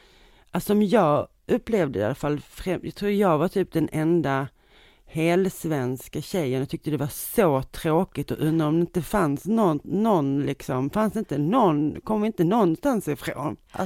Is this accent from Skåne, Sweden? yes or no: yes; Helsingborg, Skåne, Sweden; jag växte också upp i Helsingborg. Mm. Och jag minns, jag växte upp på Söder, som man kallar det för. Och då gick jag Gustav Adolfskolan.